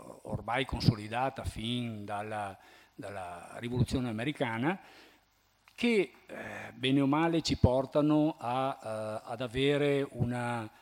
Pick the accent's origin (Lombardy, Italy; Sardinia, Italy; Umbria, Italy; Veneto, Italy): Veneto, Italy; Noi siamo veneti, facciamo parte del popolo italiano